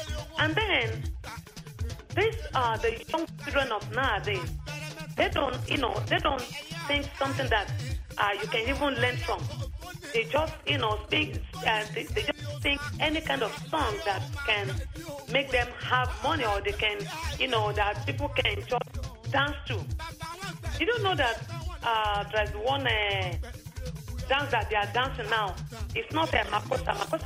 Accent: Kano, Nigeria; born there; my dad is from Ijebu. I was born in Kano State. But my dad is from Ijebu. My mom is from Egba.

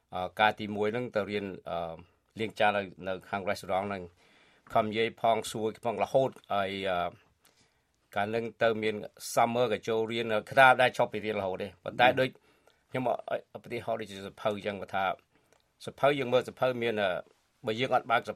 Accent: Battambang, Cambodia; born there; ខ្ញុំកើតនៅបាត់ដំបងភូមិព្រៃក្លែងសឹកសង្កែកើតបាត់ដំបង

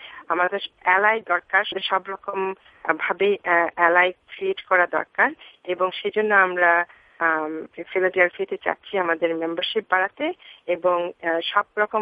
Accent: Bangladesh; কারণ আমি বাংলাদেশের থেকে এসেছি এবং বাংলাদেশের কালচার বুঝি।

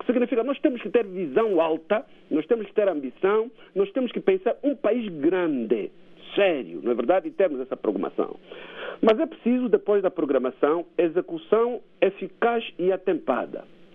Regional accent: Huambo, Angola; também sou do Uambo.

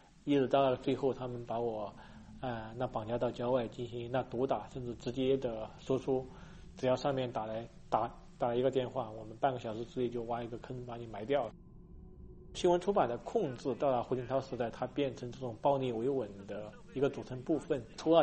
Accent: Sichuan, China; 他们会甚至从那个北京飞到我的老家，那个四川

